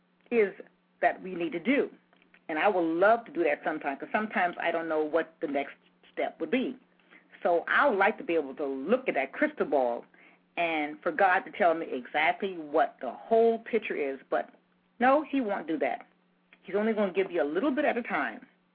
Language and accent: English; Walterboro, South Carolina, United States; I took a trip to my hometown, little small town called Walterboro, South Carolina.